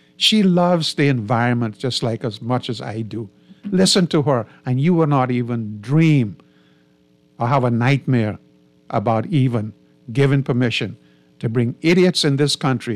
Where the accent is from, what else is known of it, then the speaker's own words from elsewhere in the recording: Long Island, New York, United States; I grew up in Long Island. It was what they raised me.